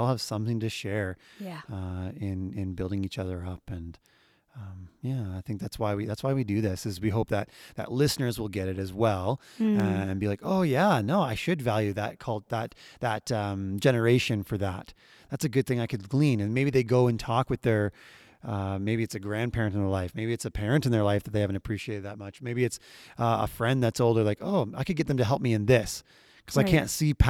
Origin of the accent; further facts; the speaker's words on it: East Coast, United States; Yeah, I just do because I'm from the East Coast.